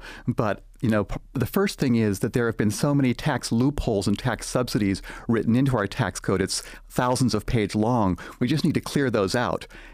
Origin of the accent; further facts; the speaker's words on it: Hong Kong; also born or lived in Texas, United States / India; And I was born in Texas, but I grew up mostly in Hong Kong and India. My mom and dad were Methodist missionaries.